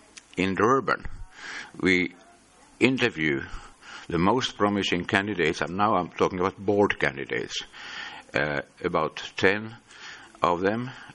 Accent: Finland; English is a second language; I come from Finland.

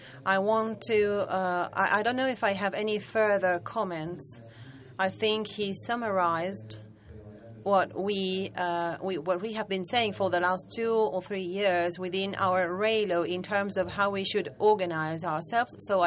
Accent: Argentina; English is a second language; from Argentina.

